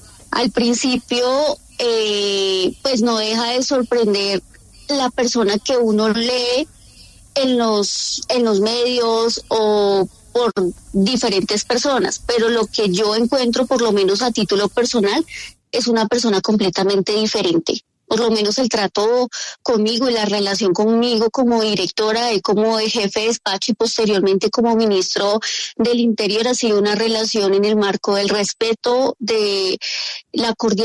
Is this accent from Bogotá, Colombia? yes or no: yes; Bogotá, Colombia; yo soy de un origen humilde y popular. Nací y me crié en la localidad 18 de Rafael Uribe Uribe, en el sur de Bogotá. Estudié en un colegio público, en una universidad pública.